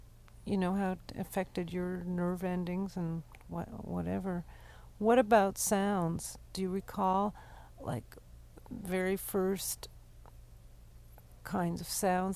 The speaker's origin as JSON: {"language": "English", "town": "Montreal", "region": "Quebec", "country": "Canada", "said": "When I'm from Montreal, and I remember the milkman had a horse and a cart."}